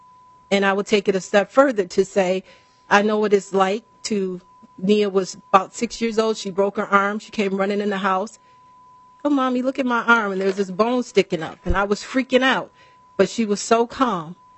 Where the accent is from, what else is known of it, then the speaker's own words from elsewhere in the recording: Minneapolis, Minnesota, United States; I'm a native of Minnesota. I grew up in South Minneapolis, about four blocks from Minnehaha Falls.